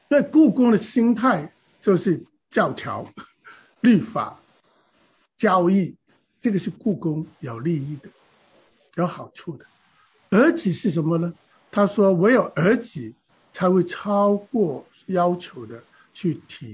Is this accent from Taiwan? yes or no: no; China; 特别中国人手停口停，从小父母就叫他人不为己，天诛地灭。我们就是这样的文化长大的